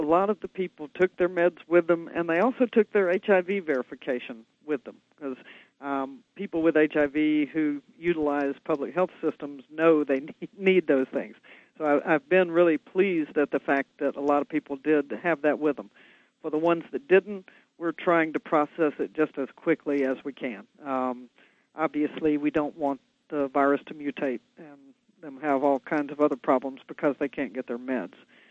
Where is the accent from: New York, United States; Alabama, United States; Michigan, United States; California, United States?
Alabama, United States; Mobile; Well, I'm from Mobile, Alabama, so I'm one of those people who usually rides out a hurricane.